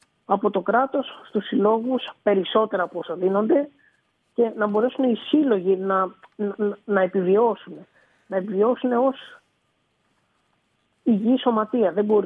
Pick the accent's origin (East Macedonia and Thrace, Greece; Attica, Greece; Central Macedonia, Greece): East Macedonia and Thrace, Greece; Alexandroupoli; Εγώ τυχαίνει να είμαι και από την Αλεξανδρούπολη